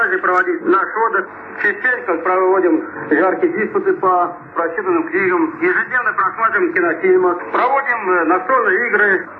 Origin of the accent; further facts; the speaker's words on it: Saint Petersburg, Russia; Да, я ленинградец.